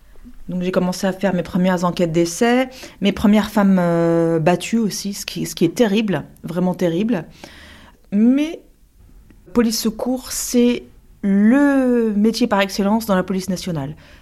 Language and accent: French; Paris, Île-de-France, France; j'ai 46 ans. Je suis née en France, j'ai grandi entre Barbès et Gare du Nord.